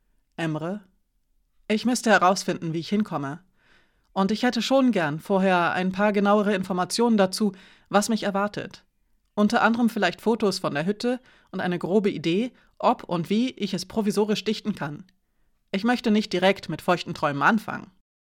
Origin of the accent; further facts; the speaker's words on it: Nuremberg, Bavaria, Germany; ich bin in Nürnberg geboren und habe da bis zum Studium gelebt.